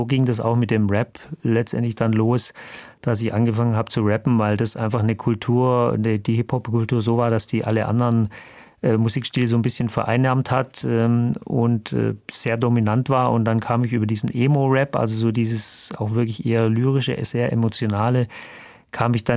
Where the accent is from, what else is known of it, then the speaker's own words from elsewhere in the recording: Backnang, Baden-Württemberg, Germany; Ja, ich bin in Schwaben aufgewachsen, da gab es kein Rock'n'Roll, da gab es auch kein Internet